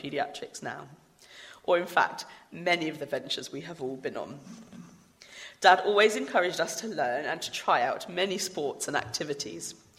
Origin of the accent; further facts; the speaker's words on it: Poole, South West England, United Kingdom; Growing up in Poole, we had lots of chances to visit the beach.